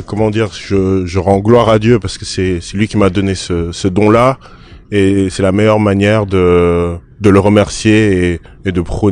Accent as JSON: {"language": "French", "country": "Switzerland", "tie": "born or raised there", "said": "Et en Suisse, je suis un Congolais. Donc moi, ça me va, j'arrive à jongler des deux. Je dirais que j'ai une éducation suisse parce que voilà, je suis né en Suisse. Mais je sais que le cœur, le sang, la sensibilité musicale, ça vient du Congo"}